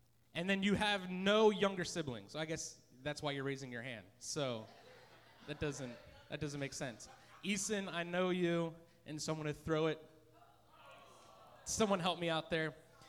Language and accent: English; Pennsylvania, United States; And so, anyway, I came from, I'm originally from Pennsylvania.